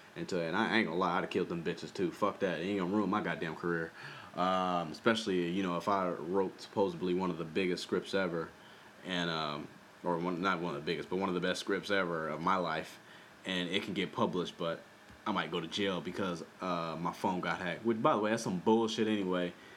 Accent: Long Beach, California, United States; I'm from Long Beach, California, LA County area, and right by the ocean and stuff like that.

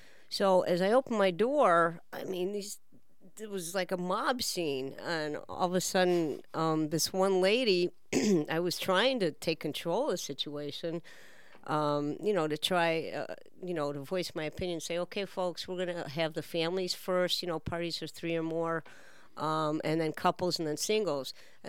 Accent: Chicago, Illinois, United States; and I'm from Chicago. We don't have mountains in Chicago.

